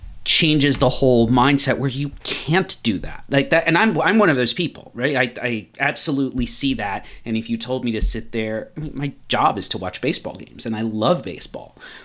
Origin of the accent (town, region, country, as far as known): United States; born or raised there